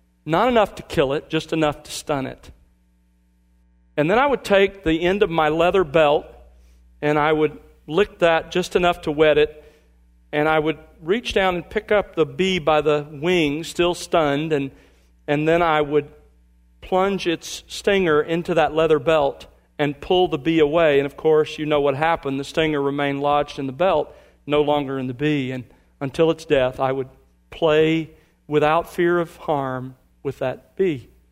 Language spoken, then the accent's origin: English; Alabama, United States; When I was a boy growing up in Alabama, I remember searching through the clover